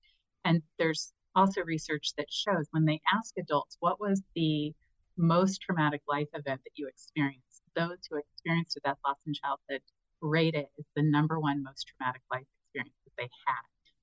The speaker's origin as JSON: {"language": "English", "region": "Midwest", "country": "United States", "said": "whereas in my day and age, we did tornado drills. I'm from the Midwest as well."}